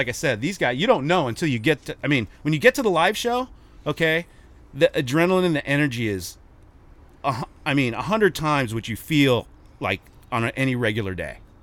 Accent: Glendale, United States; I was born and raised in Glendale

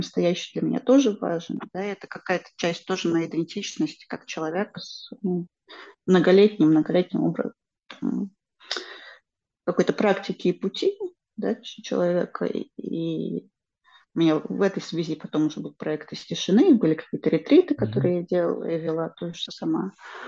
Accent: Khmelnytskyi Oblast, Ukraine; first language Ukrainian; Russian is a second language; also born or lived in Russia; я в существенной степени росла в Украине. То есть украинский – это мой родной язык, на котором я, ну, как бы начинала говорить вот с самого раннего детства.

